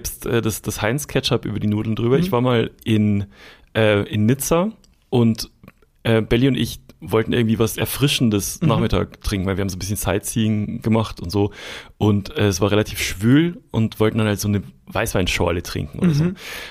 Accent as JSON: {"language": "German", "country": "Germany", "said": "Die hat erstens gesehen, ich bin Deutscher."}